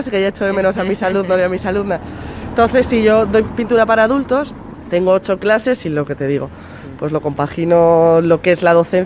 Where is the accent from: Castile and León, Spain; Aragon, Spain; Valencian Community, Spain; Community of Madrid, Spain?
Castile and León, Spain; Burgos; now in Granada, Spain; Sí, soy de Burgos, pero llevo años viviendo en Granada.